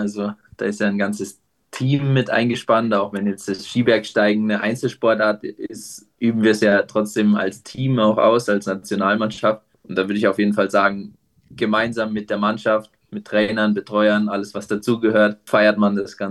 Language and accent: German; Munich, Bavaria, Germany; ich komme eigentlich aus München, ist gar nicht so mittendrin in den Bergen, kann man sagen.